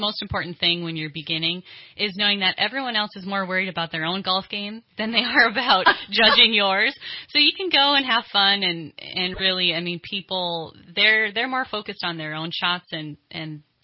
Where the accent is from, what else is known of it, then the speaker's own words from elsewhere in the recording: Minnesota, United States; also born or lived in Montana / Arizona; now in Reading, United States; I'm from Minnesota originally and moved to Montana for school. Most recently was in Arizona, and then I came out to Reading about 2.5 years ago.